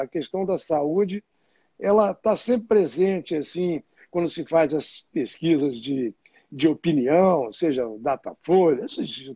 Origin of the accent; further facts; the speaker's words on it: Rio de Janeiro, Brazil; já sou carioca honorário, já recebi o título de carioca honorário, medalha Tiradentes, e eu vivo no Rio desde pequeno, adoro o Rio, me sinto carioca, eu sou um carioca nordestino